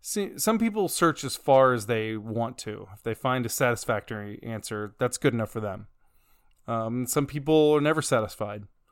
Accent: the South, United States; I grew up in the Bible Belt. That was my life.

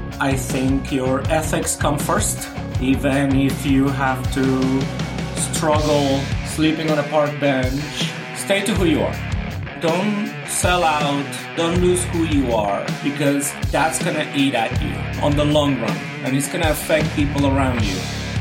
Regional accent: Puerto Rico; It's kind of like, for I'm from Puerto Rico

